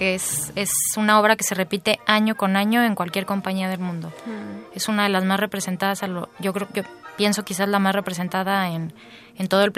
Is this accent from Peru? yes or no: no; Mexico; now in Canada; Bueno, yo vengo de México y lo que me trajo a Canadá pues fue la danza principalmente.